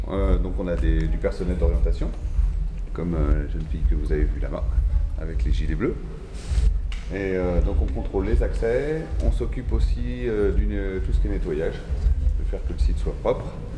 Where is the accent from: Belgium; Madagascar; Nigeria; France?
France; Bourges, Centre-Val de Loire; born there; je suis né à Bourges